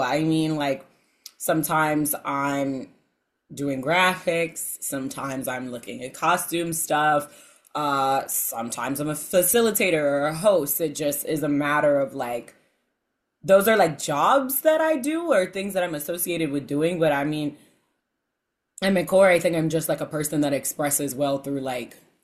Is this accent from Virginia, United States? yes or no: yes; Norfolk, Virginia, United States; also born or lived in Suffolk, Virginia; I grew up in like Norfolk and Suffolk, Virginia. So like I was there for in Virginia Beach for a little bit too.